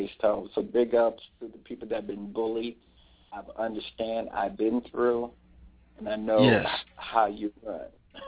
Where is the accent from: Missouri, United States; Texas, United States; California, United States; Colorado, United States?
Texas, United States; growing up on the West Side, because we just came out of the height of the Civil Rights Movement, and we just moved to Texas. So growing up on the West Side wasn't pretty, you know.